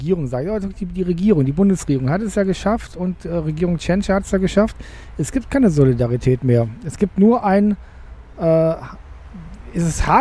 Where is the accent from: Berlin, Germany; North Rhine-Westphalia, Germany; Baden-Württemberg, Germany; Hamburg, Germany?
North Rhine-Westphalia, Germany; Cologne